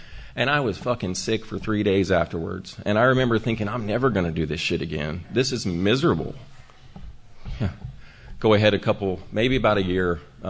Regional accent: Roswell, New Mexico, United States; And Alcoholics Anonymous in my hometown of Roswell, New Mexico, we're not a very big community

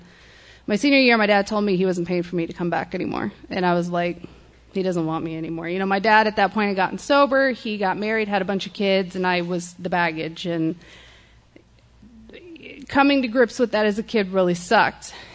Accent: Austin, Texas, United States; So I'm from South Austin.

